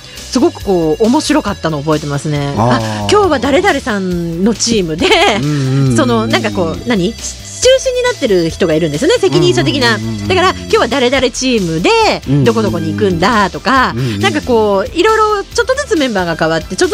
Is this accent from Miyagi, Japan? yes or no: no; Shizuoka, Japan; 私静岡県の出身なんですけど、